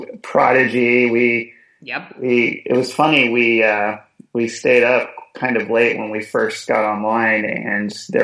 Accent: Louisville, Kentucky, United States; now in Columbus, United States; I grew up in Louisville, Kentucky. I've been living in Columbus for about 14 years, but Louisville is where I grew up and, you know, kind of started.

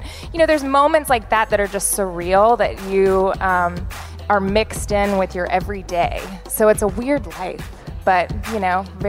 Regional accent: Nashville, Tennessee, United States; So I grew up in Nashville. I don't know if there's any native Nashvillians here. So I grew up with the music business around me.

